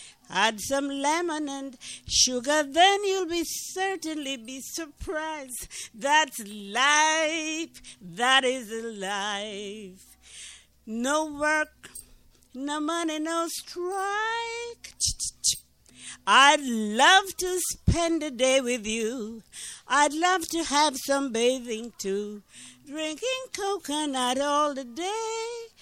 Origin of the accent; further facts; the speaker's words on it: Jamaica; Ladies and gentlemen, I'm from Jamaica, West Indies.